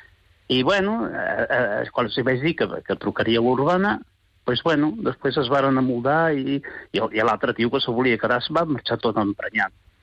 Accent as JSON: {"language": "Catalan", "town": "Girona", "region": "Catalonia", "country": "Spain", "said": "Jo soc de Girona, però tots aquests motius els conec molt."}